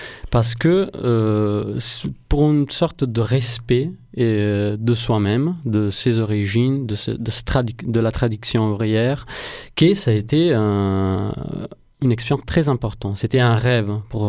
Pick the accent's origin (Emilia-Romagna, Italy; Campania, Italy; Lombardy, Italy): Campania, Italy; Naples; born there; Et surtout, je suis né à Naples.